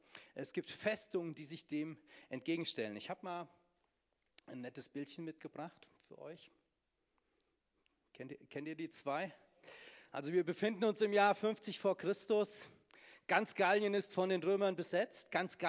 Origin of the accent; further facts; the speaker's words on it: Hesse, Germany; ich bin aus dem Vogelsberg. Ich komme aus einem kleinen Dorf mit 800 Einwohnern.